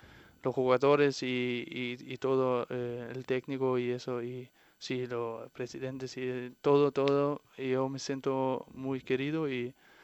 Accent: Denmark; Spanish is a second language; now in Spain; No, yo no soy un típico danés así nórdico. Yo creo que soy muy más del sur.

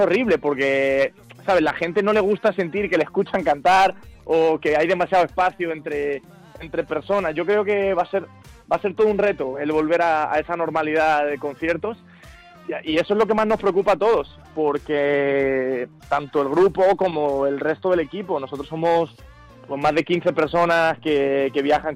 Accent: Madrid, Community of Madrid, Spain; soy español y me siento muy muy madrileño, a pesar de todo.

